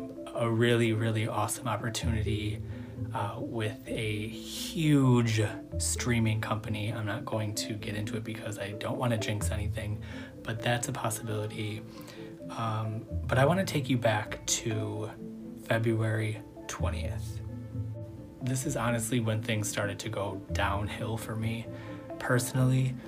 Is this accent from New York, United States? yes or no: yes; Buffalo, New York, United States; My name is … I'm from Buffalo, New York. I've lived many places, seen a lot of faces.